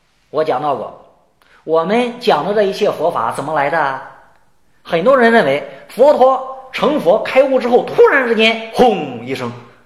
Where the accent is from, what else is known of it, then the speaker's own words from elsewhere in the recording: China; 像我们中国人就会问吃了吗